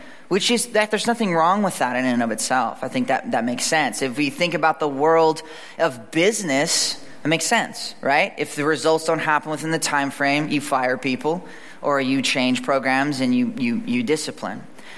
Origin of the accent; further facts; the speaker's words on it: United States; I'm American. I'm a consumer.